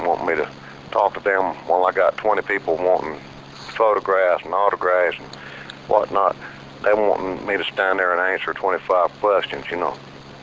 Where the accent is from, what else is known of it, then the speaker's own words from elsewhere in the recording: North Carolina, United States; born there; I mean, I just say I was born in North Carolina, somewhere between the mountains and the ocean.